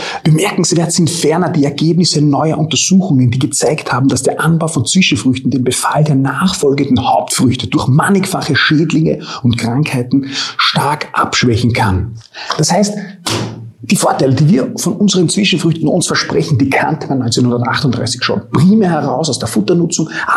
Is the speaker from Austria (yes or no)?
yes; Austria; zumindest bei uns in Österreich bemerkenswert